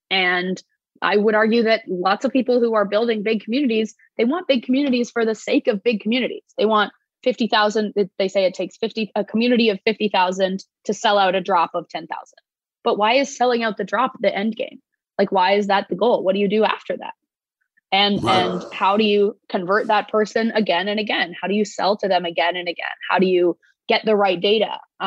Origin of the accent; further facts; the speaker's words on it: Toronto, Ontario, Canada; I am moving to Miami this fall. I'm originally from Toronto. We've met in Toronto. We've lived in Toronto for a while. I'm moving south of the border. I'm an East Coast person, definitely.